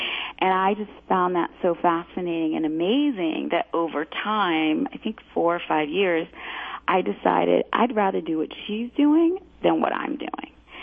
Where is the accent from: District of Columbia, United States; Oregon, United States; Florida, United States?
District of Columbia, United States; Washington; and I'm from Washington, D.C., and I felt it was too far away for me to help manage some of the issues that were going on in my family